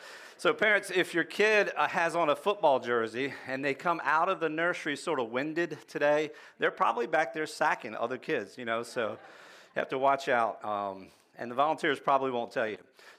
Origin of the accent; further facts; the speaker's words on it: Laurel, Delaware, United States; of Seaford, Delaware, and when I was growing up, every week we would drive the 15, 20 minutes from my hometown of Laurel, about 20 minutes, 15 miles or so, to the next town over